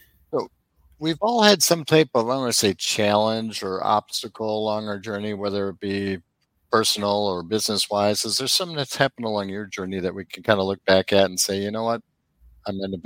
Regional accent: Wisconsin, United States; born there; moved away as an adult; I was born in Wisconsin, so I'm familiar with Annex up there. But I moved down in 89 to get rid of that cold weather.

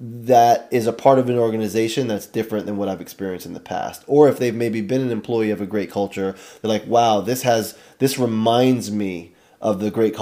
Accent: New York, United States; I'm from New York, so I'm a Giant fan

